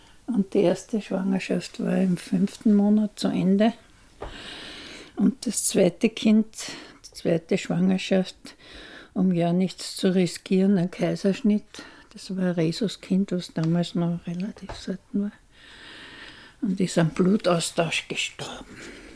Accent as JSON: {"language": "German", "town": "Mautern", "region": "Lower Austria", "country": "Austria", "tie": "born or raised there", "also_born_or_lived": "Wachau", "said": "Ich bin in der Wachau geboren, also in Mautern aufgewachsen. Und ich liebe die Donau."}